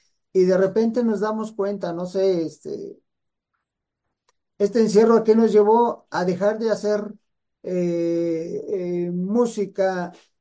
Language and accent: Spanish; Sonora, Mexico; now in Oaxaca, Mexico; Yo soy de Sonora y la vida me lleva a vivir a Oaxaca